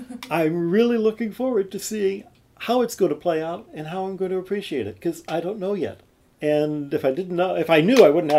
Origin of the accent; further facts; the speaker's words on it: Detroit, Michigan, United States; how I got to be a kid growing up in Detroit to being the director of the observatory at the Vatican, it astonishes even me.